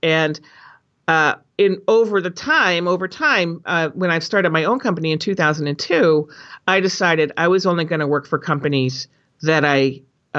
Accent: East Coast, United States; I went to Carleton College because I grew up on the East Coast, and Carleton College is in Minnesota.

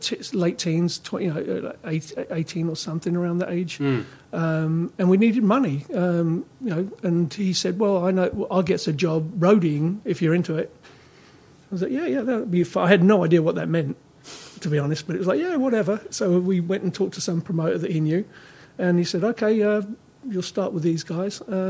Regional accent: London, United Kingdom; born or raised there; also born or lived in Sheffield

